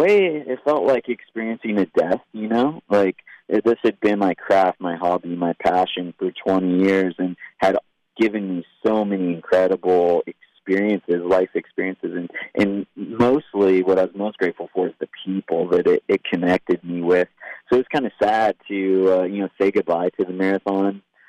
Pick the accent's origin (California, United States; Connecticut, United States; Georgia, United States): California, United States; Big Bear Lake; I was going down to a basketball game and was looking out over the lake in my hometown, Big Bear Lake